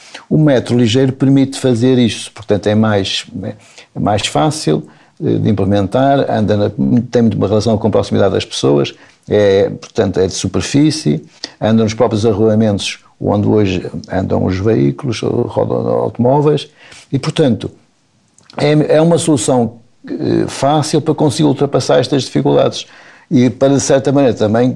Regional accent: Porto, Norte, Portugal; Eu confesso que eu sou tripeiro e não conheço as anedotas que me está a referir.

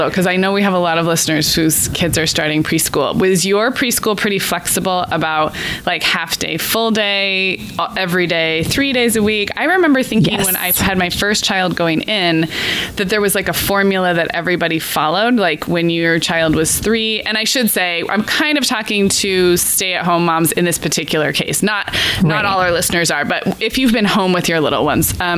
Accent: Santa Barbara, California, United States; now in Orange County, United States; So I grew up in Santa Barbara. You grew up down here where I live now in Orange County, and we've kind of swapped.

